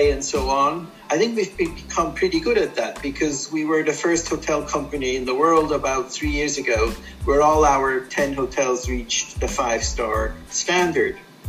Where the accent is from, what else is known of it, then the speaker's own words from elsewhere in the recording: Switzerland; English is a second language; moved away as an adult; I wanted the adventure of the Far East. I grew up in Switzerland. I had worked in Europe, done some internships in the United States, and also wanted to see what Asia has to offer.